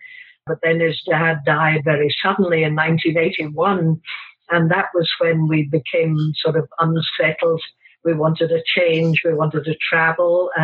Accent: Scotland, United Kingdom; also born or lived in South Africa; now in Australia; I'm originally from Scotland, but I haven't lived there in many years. We actually lived in South Africa for over 20 years. That was from 1983 through to 2006, and that was when we came to Australia.

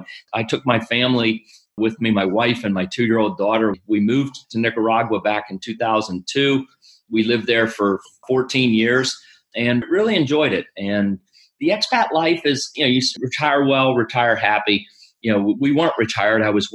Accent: Pittsburgh, Pennsylvania, United States; So I grew up in the United States in the Northeast near Pittsburgh, Pennsylvania.

